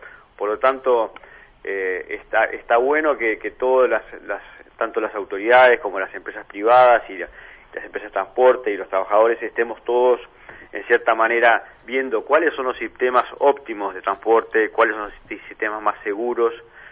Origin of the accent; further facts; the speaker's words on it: Uruguay; acá todos somos uruguayos los que estamos en la compañía